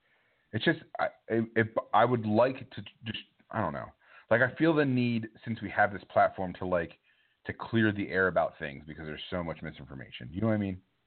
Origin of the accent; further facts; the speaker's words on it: New Jersey, United States; I'm from New Jersey.